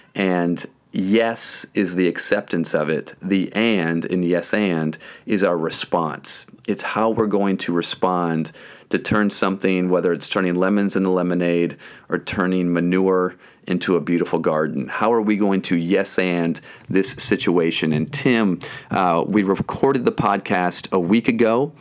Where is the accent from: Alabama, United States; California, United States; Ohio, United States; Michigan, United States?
Michigan, United States; Flint; We're both from Flint, Michigan.